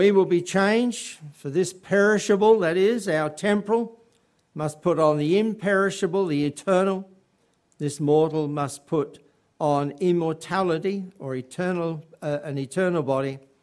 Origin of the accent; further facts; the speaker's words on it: England, United Kingdom; born there; I was born in England.